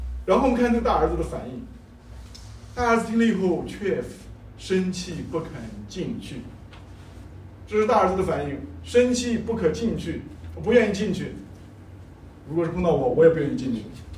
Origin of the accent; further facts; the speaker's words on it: Xinjiang, China; 我是从新疆长大的，从建设兵团长大的，我的父母都是兵团的农民当时。